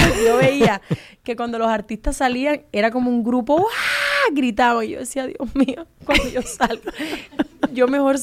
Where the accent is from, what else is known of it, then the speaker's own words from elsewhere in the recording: Cuba; accent: neutral; Solamente sabían que yo era cubana los del crew de cámara.